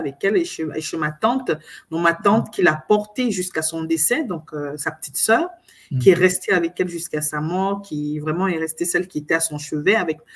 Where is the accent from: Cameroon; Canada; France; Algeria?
Cameroon; C'est un peu ça mon enfance au Cameroun et j'ai commencé les petits commerces.